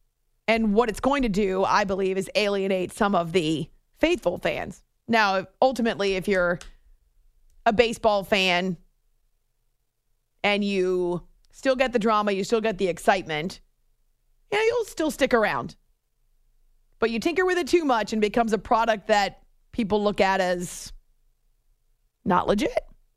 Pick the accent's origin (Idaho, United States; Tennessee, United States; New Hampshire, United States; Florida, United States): New Hampshire, United States; I worked at a NASCAR track when I was in college growing up in New Hampshire.